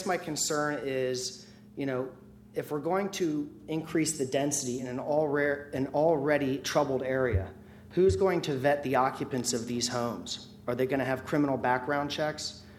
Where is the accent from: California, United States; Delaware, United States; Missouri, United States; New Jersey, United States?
Delaware, United States; Potnets; I grew up in Potnets when it had dirt roads and mobile homes.